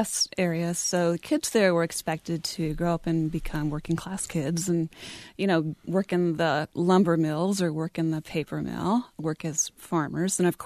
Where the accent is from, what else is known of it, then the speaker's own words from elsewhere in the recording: Rosman, North Carolina, United States; So I consider myself, I'm a native daughter of North Carolina. I wasn't born here, but I moved to the state when I was about five. And we moved to a very small mountain town called Rosman, which is it's in Transylvania County